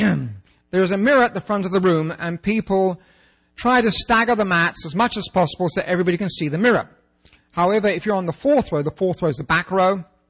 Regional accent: England, United Kingdom; I'm English, and there are only four things I like

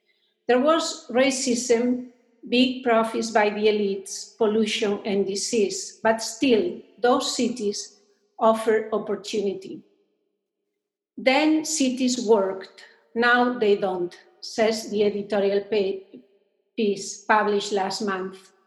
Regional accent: Spain; also born or lived in Latin America; I was born in Latin America and raised in Spain, so should I check the Hispanic female box or the European Caucasian one?

